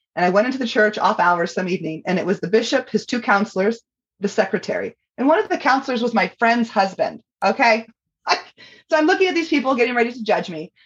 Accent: Indiana, United States; I was raised from 7 in the Mormon church in Indiana. So it wasn't like in Utah where everybody's Mormon. So I was in a small rural town.

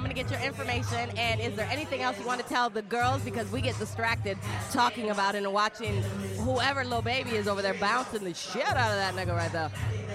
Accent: Michigan, United States; I'm from Michigan, so.

